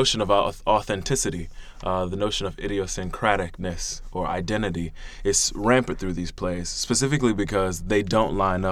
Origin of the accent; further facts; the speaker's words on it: Miami, Florida, United States; I mean, Alana Arenas and I grew up together in Miami